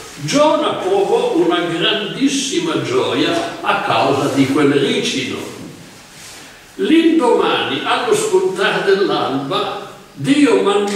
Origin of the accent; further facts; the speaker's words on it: Piedmont, Italy; almeno io che sono piemontese, quando venni a Firenze negli anni giovanili